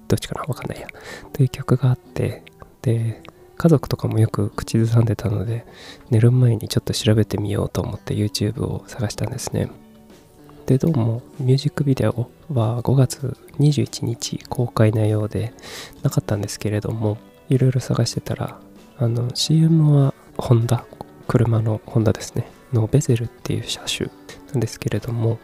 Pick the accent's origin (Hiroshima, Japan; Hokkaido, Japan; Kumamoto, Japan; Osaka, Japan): Kumamoto, Japan; also born or lived in Tokyo; 東京で働いていて、仕事を辞めて地元の熊本に帰ってきた僕ですね、36歳無職の僕がですね